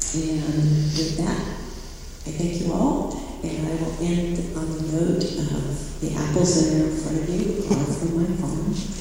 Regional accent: Elkhorn, California, United States; from Elkhorn. I'm representing the residents in Upper Elkhorn.

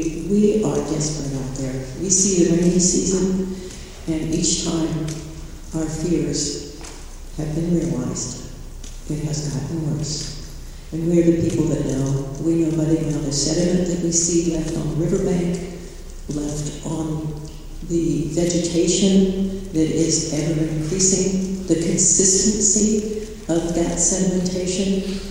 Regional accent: Elkhorn, California, United States; from Elkhorn. I'm representing the residents in Upper Elkhorn.

